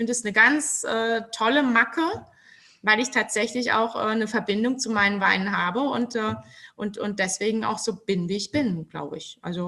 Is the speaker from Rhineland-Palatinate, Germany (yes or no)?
yes; Rhineland-Palatinate, Germany; wir sind ja Pfälzer.